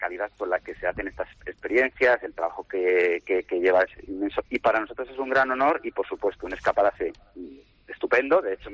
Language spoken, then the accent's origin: Spanish; Madrid, Community of Madrid, Spain; Nosotros además venimos de Madrid, o sea que estamos como empujando desde, bueno, ya en su día hicimos un cambio.